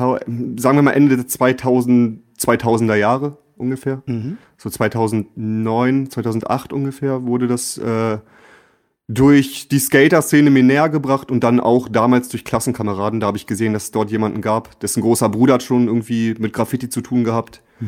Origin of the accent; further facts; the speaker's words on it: Lower Saxony, Germany; also ich bin im Umfeld von Hannover aufgewachsen, Anfang der 90er, auf dem Dorf. Bin dort geboren, quasi in der kleinen Provinz aufgewachsen, auch bis ich 15, 16 war, dann hat es mich schon eher nach Hannover verschlagen